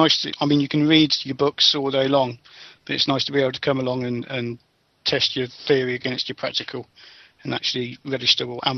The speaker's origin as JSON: {"language": "English", "town": "Didcot", "region": "South East England", "country": "United Kingdom", "said": "I'm from Didcot, just outside Oxford"}